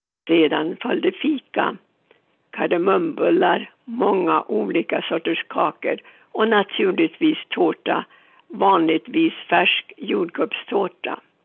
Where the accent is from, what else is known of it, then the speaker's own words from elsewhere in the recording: Sweden; Midsommar var min favorithelg när jag växte upp i Sverige.